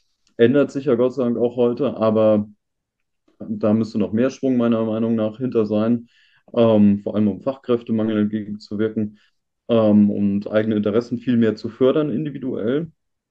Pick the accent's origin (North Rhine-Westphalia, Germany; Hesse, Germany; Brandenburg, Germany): North Rhine-Westphalia, Germany; also ich komme ja oben aus dem Johannland, ne?